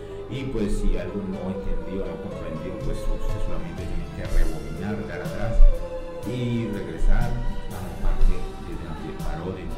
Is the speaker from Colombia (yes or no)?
yes; Colombia; accent: Colombian; now in Lanzarote, Spain; por mi acento y por mi tono de voz se darán cuenta que soy colombiano, colombiano residente en España.